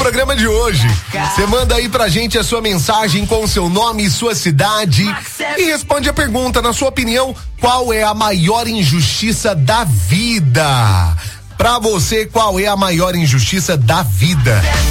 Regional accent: Itajubá, Minas Gerais, Brazil; sou de Itajubá e cheguei de viagem aqui em Almenara, no norte de Minas.

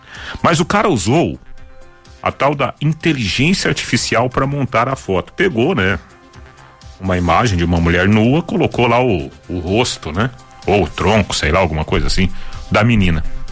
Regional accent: Água do Pari, Brazil; Imagina um piazinho que nasce na roça, né? Onde eu nasci lá na Água do Pari e cresci até os 22 anos.

